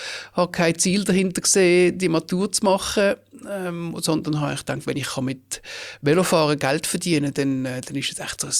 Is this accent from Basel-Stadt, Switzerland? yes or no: yes; Basel, Basel-Stadt, Switzerland; Geboren im Frauenspital in Basel und nachher an der Brisacherstrasse im Gleibasel, gerade beim Erasmusplatz, 20 Jahre lang gelebt.